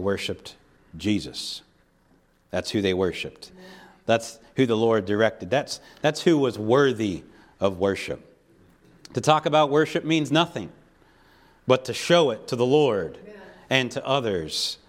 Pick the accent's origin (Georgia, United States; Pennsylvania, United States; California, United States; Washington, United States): Pennsylvania, United States; but I'm a Pittsburgh Steelers fan because I grew up near Pittsburgh, all right?